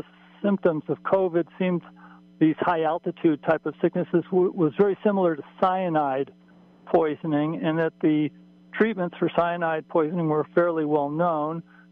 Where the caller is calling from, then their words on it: Salmon Creek, United States; Okay, this is … I'm from Salmon Creek.